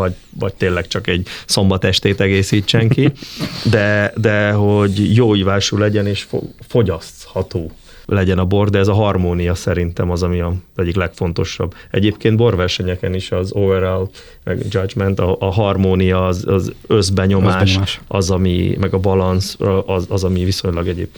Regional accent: Szekszárd, Tolna, Hungary; ami így szekszárdiként azért egy nagy büszkeség volt

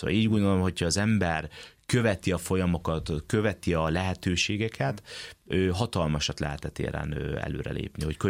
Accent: Germany; a gyermekkoromat erdő mellett Németországban nőhettem fel, imádtam az erdőt

